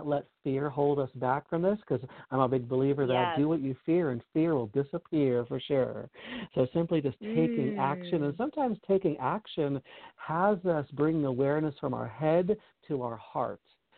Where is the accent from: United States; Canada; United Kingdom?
United States; Chicago, Illinois; I grew up I grew up in Chicago, and certainly I'm supposed to be a certain way, being from Chicago, apparently. And I'm a Greek from Chicago, so of course I'm supposed to own a restaurant